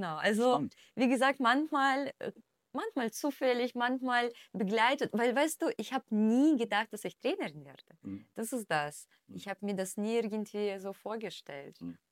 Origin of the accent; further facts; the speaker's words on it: Russia; ich bin in Russland aufgewachsen, in einem Verein Leistungssport gemacht